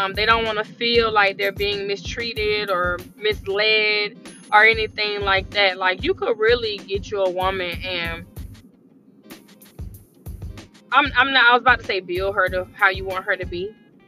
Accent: Atlanta, Georgia, United States; I am, listen, I'm from Atlanta, y'all.

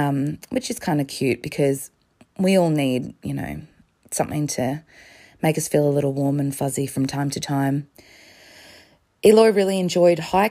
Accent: Australia; As an Australian, I'm ashamed to say I've never gone to New Zealand.

